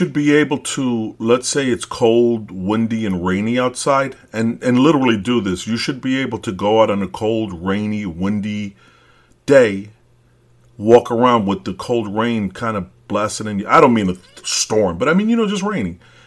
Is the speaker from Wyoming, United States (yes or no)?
no; Brooklyn, New York, United States; moved away as an adult; I am from Brooklyn. I left it when I was 30 years old, so I'm a real Brooklyn dude. I didn't leave Brooklyn when I was 5 years old. I grew up there till 30.